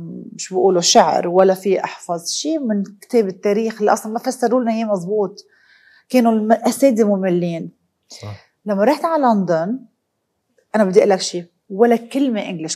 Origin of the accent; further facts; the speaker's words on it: Lebanon; now in London, United Kingdom; بشكر ربي على طفولتي بلبنان